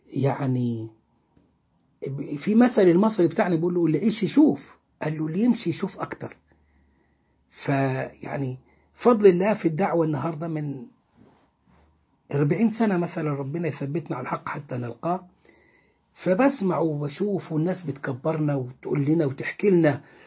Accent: Egypt; بلد زي بلدنا مصر

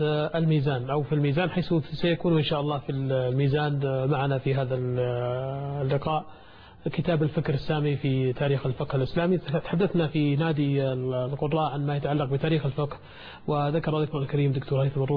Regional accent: Saudi Arabia; طالب الشريعة مثلا في عندنا في السعودية

